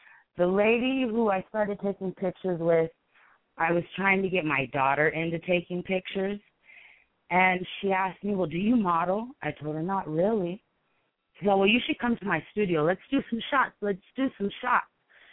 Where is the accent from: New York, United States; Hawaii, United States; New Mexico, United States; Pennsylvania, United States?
New Mexico, United States; Hobbs; now in Las Cruces, United States; my name came because I'm from Hobbs originally. I live in Las Cruces now.